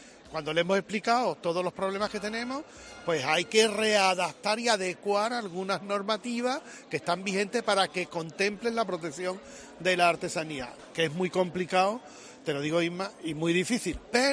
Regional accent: Seville, Andalusia, Spain; Yo no es que sea Sevilla, yo soy un sevillano más.

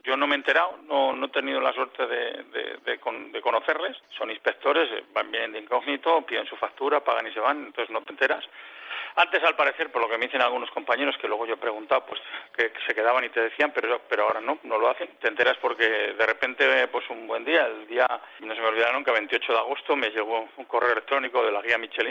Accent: Ayuela, Castile and León, Spain; una patata de la Valdavia, porque yo es de donde soy, de Ayuela

